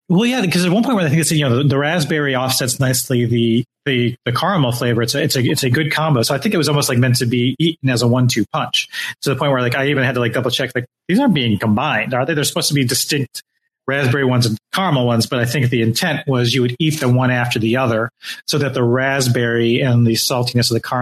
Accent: Michigan, United States; I'm from Michigan.

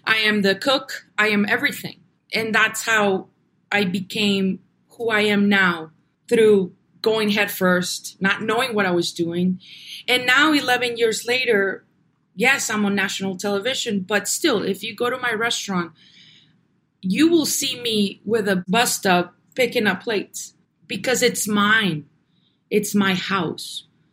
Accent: Navojoa, Sonora, Mexico; born or raised there; now in Tucson, United States

